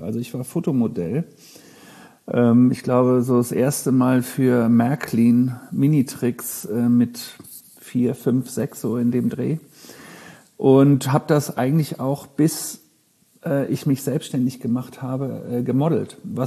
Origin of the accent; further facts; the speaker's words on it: Frankfurt, Hesse, Germany; Ich komme ja aus Frankfurt ehemals.